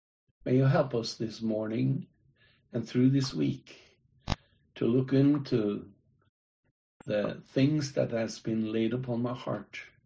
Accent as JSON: {"language": "English", "country": "Norway", "second_language": "English", "said": "from Norway, and I'm so thankful to the Lord for him to lead and guide my life"}